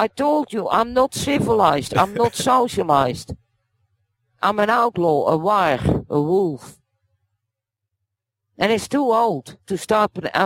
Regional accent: Netherlands; English is a second language; I mean, you know, I came from Holland, and I've always said, if I was born 50 kilometers east of where I was born, and be the same person, but on the other side of the border, yeah, into Germany

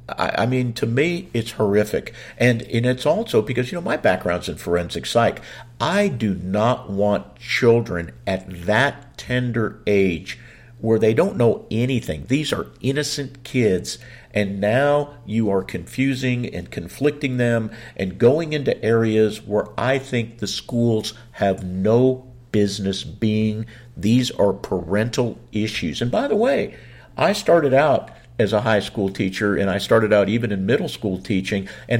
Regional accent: Texas, United States; it's so embarrassing because we're from Texas, and people always sort of consider Texas to be a fairly conservative state.

